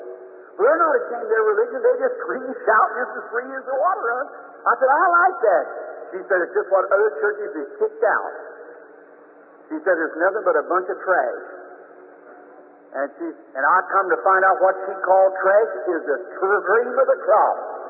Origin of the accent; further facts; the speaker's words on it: the South, United States; I'm a Southerner, too.